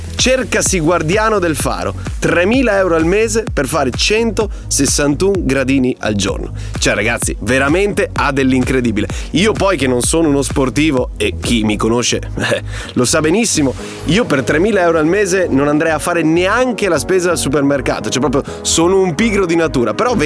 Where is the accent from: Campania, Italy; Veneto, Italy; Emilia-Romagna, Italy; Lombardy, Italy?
Veneto, Italy; di nome, di fatto e anche in arte, se così si può dire. Sono un veneto doc, nonostante il mio cognome partenopeo, ma devo dire che questo mix mi piace veramente tanto.